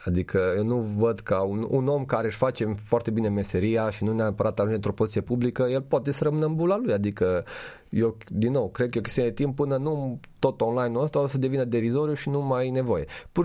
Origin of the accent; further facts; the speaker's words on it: Romania; Pentru că noi ca și români cred că suntem foarte empatici, știi? De-aia cred că există multă corupție în România, pentru că pe toată lumea ajutăm și așa mai departe.